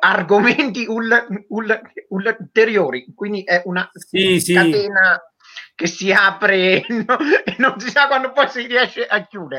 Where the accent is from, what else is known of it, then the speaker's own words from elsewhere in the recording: Montegallo, Marche, Italy; Noi siamo di Montegallo, ci piace l'inverno.